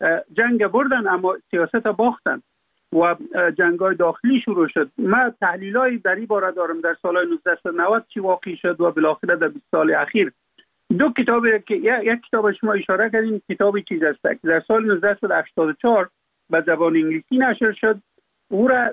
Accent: Afghanistan; در اونجا فقط من افغان هستم

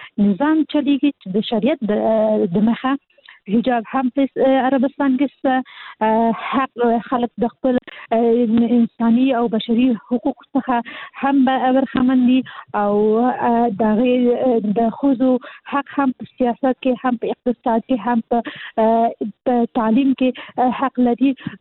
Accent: Kabul, Afghanistan; زه خاصلي د کابل یم،

